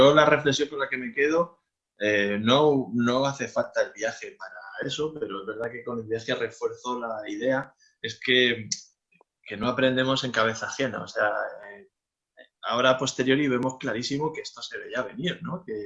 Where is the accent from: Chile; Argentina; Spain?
Spain; siendo españoles, éramos nosotros.